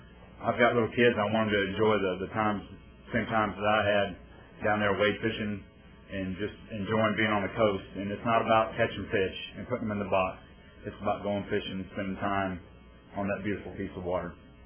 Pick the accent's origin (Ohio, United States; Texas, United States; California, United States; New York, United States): Texas, United States; Corpus Christi; As a guy that was born and raised in Corpus Christi, lived in the Rio Grande Valley, and I fished everywhere from the Oasis Bay to South Bay.